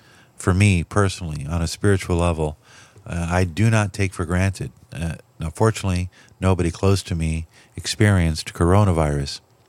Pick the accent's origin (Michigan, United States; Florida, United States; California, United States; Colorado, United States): California, United States; Los Angeles; and I grew up in Los Angeles